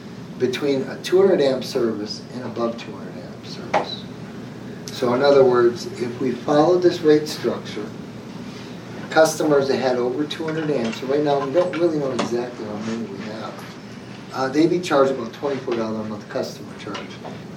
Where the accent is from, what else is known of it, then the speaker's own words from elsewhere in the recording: Michigan, United States; I'm from Michigan, you've heard me say that.